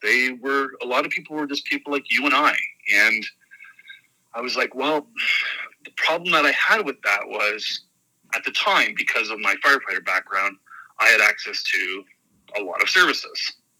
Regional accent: Ontario, Canada; I was born and raised in Eastern Ontario. I moved to the Southwest area of Ontario back in 2002 after college.

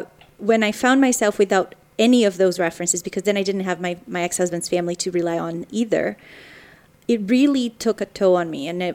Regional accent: Rio de Janeiro, Brazil; now in Canada; For a little girl growing up in Brazil, I was born in Rio de Janeiro, which is a very lush, beautiful, mountainous beach area. Mm-hmm. And that's where I grew up.

